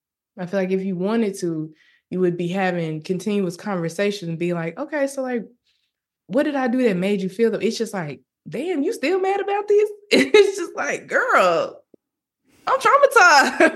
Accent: Arkansas, United States; I mean, I'm from Arkansas. There's no industry. There's no entertainment industry in Arkansas.

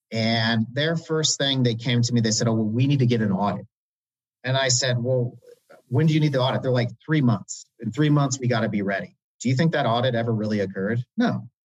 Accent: Indiana, United States; And I mean, I'm from Indiana originally. And Indiana is one of those states, like, I mean, when is that really going to be federally legal?

